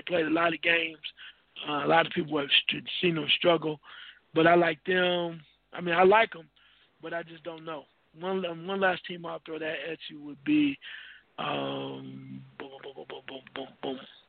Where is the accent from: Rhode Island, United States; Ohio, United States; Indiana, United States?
Ohio, United States; Dayton; And maybe I'm saying this with a bias because I was born and raised in Dayton.